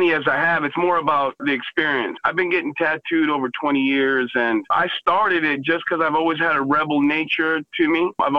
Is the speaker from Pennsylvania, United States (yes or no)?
no; Texas, United States; I'm also a Texan, you know what I mean?